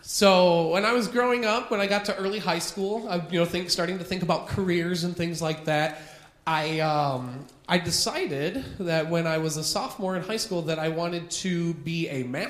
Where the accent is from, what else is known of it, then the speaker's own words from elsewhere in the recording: Sterling, United States; I grew up right here in Sterling. I lived in the same house my whole life, from the time I was born until I went to college.